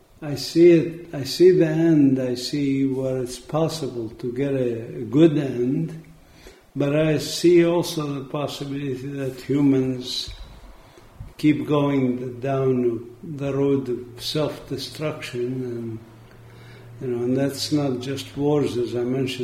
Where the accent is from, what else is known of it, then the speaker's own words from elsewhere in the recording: Bethlehem, West Bank, Palestine; In Palestine, I'm from Bethlehem area in Palestine, that's where Jesus was born.